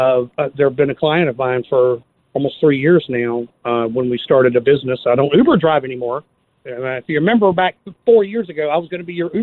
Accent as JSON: {"language": "English", "region": "Georgia", "country": "United States", "lives_now": "Hoover, United States", "said": "I'm the one from Georgia. I moved here to Hoover, and long-time listener since I knew you were alive. They don't play you much in Georgia"}